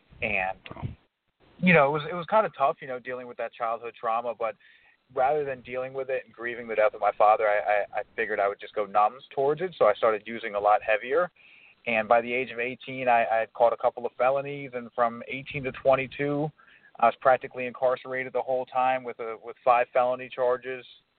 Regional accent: Port St. Lucie, Florida, United States; I was born and raised in Port St. Lucie

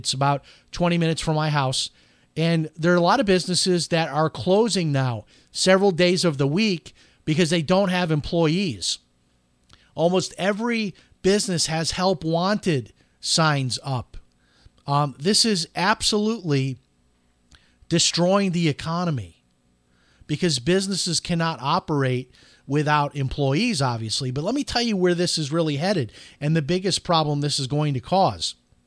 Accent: Chicago, Illinois, United States; but I'm from Chicago.

